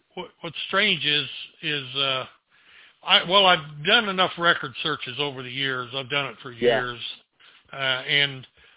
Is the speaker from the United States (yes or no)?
yes; Kansas, United States; I grew up in Kansas when I was a kid. And we had to scoop snow by hand.